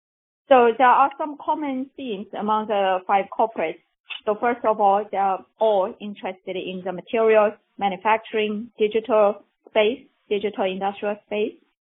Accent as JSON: {"language": "English", "country": "China", "tie": "born or raised there", "also_born_or_lived": "United States", "second_language": "English", "moved": "as an adult", "said": "I grew up in China and graduated from Tsinghua University before coming to the United States with a scholarship. So I total spent 17 years in the U.S. and then moved back to China in 2010."}